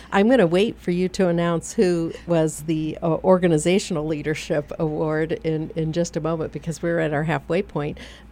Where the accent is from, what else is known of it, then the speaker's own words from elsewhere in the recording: Michigan, United States; That would make sense. I'm from Michigan.